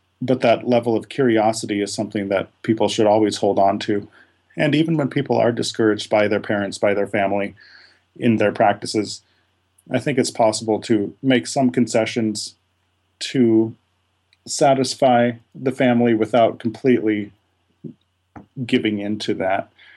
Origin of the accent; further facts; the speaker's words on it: Missoula, Montana, United States; I was born and raised here in Missoula, Montana.